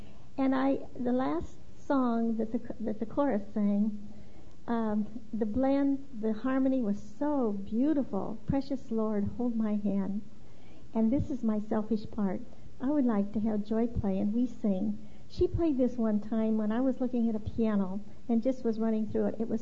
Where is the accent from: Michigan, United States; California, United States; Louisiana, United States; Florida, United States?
California, United States; Sacramento; from Sacramento